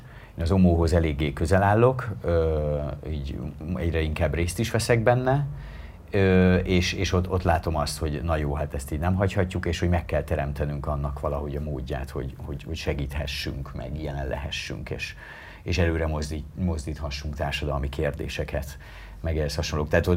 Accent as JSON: {"language": "Hungarian", "country": "Hungary", "said": "mi most szégyeljük magunkat magyarként nyugaton"}